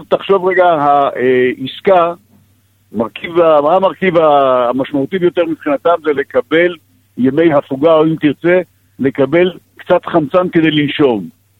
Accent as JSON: {"language": "Hebrew", "town": "Ashkelon", "region": "Southern District", "country": "Israel", "tie": "born or raised there", "said": "אני נולדתי באשקלון, גדלתי כל חיי באשקלון, ונמצא באשקלון עכשיו."}